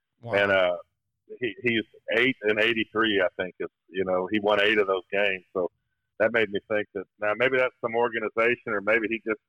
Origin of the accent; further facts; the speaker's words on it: Colorado Springs, Colorado, United States; You know, I grew up in Colorado Springs, which we mentioned, and that's the home of the Olympic Training Center.